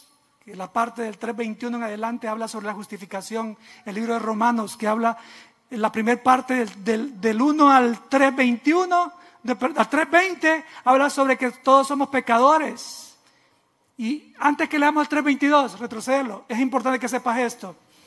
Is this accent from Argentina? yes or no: no; El Salvador; born there; Yo no nací en Estados Unidos. Yo nací en el país más chiquito de América. A la orilla de un volcán. La falda de un volcán. Papá pastoreaba. Ahí nací yo.